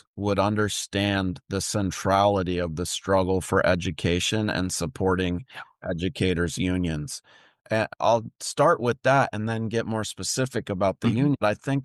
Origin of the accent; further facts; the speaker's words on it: Washington, United States; in my home state of Washington as well.